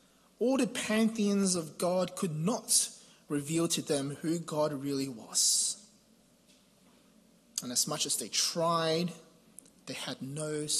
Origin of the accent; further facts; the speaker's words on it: Hong Kong; this verse always reminds me of growing up in Hong Kong